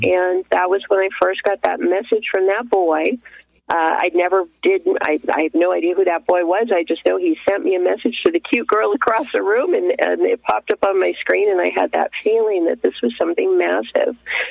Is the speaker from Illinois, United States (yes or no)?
no; Los Angeles, California, United States; And as I grew up, we moved to California, and I grew up in Los Angeles